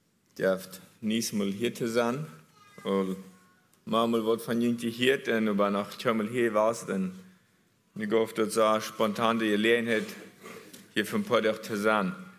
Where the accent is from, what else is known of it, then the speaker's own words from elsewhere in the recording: Bolivia; German is a second language; weil wir wollen, wo damit diese Frühstall bei uns in Bolivia, viele von den sind von dort hier, vielleicht sogar der Halft, weiß ich nicht.